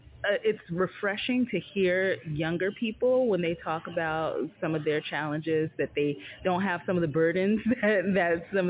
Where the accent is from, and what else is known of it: Bronx, New York, United States; now in Weehawken, United States